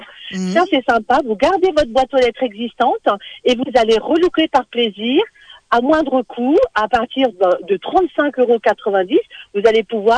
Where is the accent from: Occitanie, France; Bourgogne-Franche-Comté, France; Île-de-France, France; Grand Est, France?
Grand Est, France; C'est vrai, avec un petit sapentu comme chez nous en Alsace, donc c'était le concept.